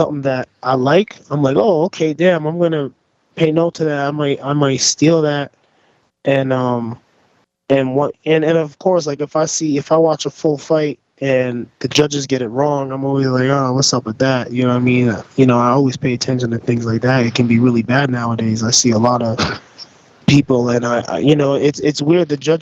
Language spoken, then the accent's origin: English; Alberta, Canada; in the city I'm from, I'm from Alberta